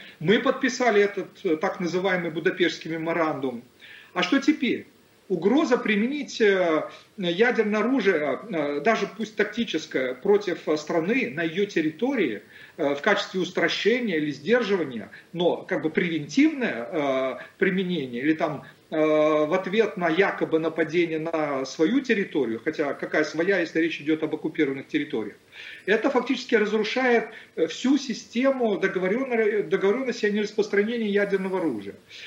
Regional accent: Kharkiv, Kharkiv Oblast, Ukraine; И я знаю, я выходец из Харькова, прожил там больше 20 лет

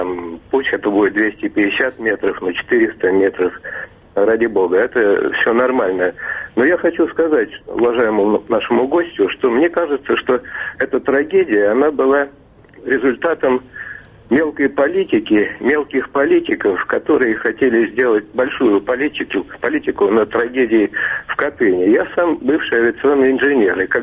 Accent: Moscow, Russia; я из Москвы.

